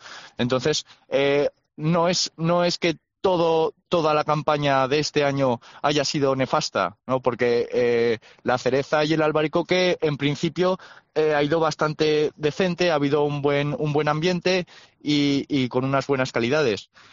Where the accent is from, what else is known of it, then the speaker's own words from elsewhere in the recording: La Almunia de Doña Godina, Aragon, Spain; yo soy fruticultor de la Almunia.